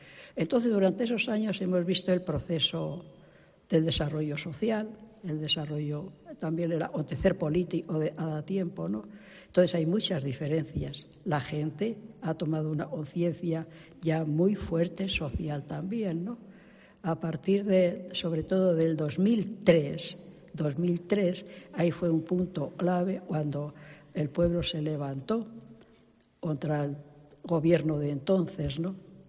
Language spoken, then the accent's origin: Spanish; Ciudad Rodrigo, Castile and León, Spain; moved away; Yo me gusta mucho Ciudad Rodrigo. Soy una enamorada de mi pueblo y cuando sentí que Dios me llamaba a ser misionera, le agradecí por todo, pero sobre todo por esto.